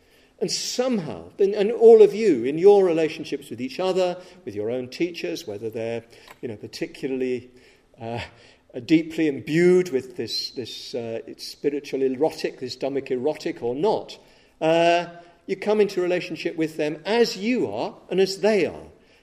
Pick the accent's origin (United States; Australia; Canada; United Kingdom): United Kingdom; England; I was brought up thinking I was Scottish. Weird, isn't it? I'm English